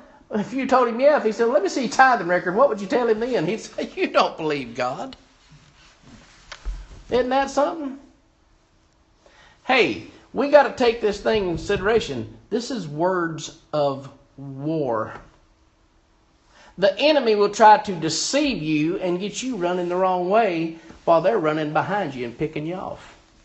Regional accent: Hawaii, United States; No, I'm Hawaiian. You're short like one of them. You got black hair like one of them. And your eyes kind of, you got that orient. No, I'm from Hawaii. We all look like that in Hawaii.

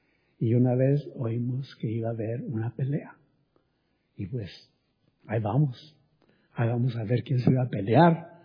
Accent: Miguel Auza, Zacatecas, Mexico; Yo nací en México, fui a la escuela ahí en mi pueblo de Miguel Alza, Zacatecas, hasta primero de secundaria.

